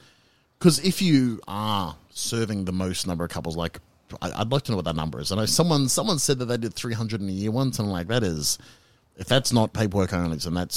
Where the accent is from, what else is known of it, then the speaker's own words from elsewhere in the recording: Queensland, Australia; When I was a young man growing up in North Queensland